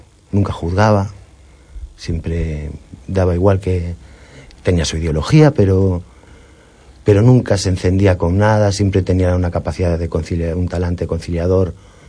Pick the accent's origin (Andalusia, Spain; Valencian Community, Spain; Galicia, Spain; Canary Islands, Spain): Galicia, Spain; Ribadeo; also born or lived in A Coruña; yo soy de Coruña, en realidad, ¿eh? Soy nacido aquí en Coruña. Me fui de pequeño porque mis padres también eran de Coruña. Y mi padre embarcó en Ribadeo y nos fuimos a vivir allí. Y yo crecí allí y hice vida allí.